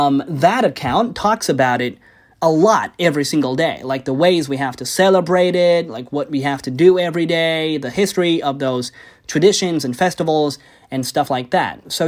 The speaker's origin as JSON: {"language": "English", "country": "China", "second_language": "English", "said": "I can't really speak on behalf of people from other countries, but I'm from China."}